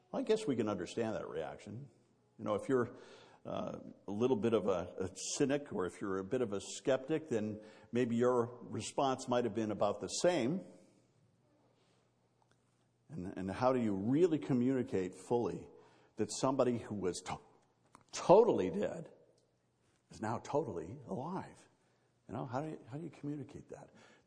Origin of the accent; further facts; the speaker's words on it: Missouri, United States; You know, I'm from Missouri. Show me. Prove it to me.